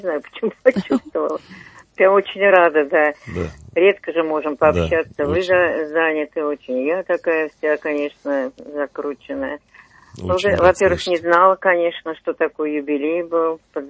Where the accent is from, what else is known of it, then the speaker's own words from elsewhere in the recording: Krasnogorsk, Moscow Oblast, Russia; Я из Красногорска.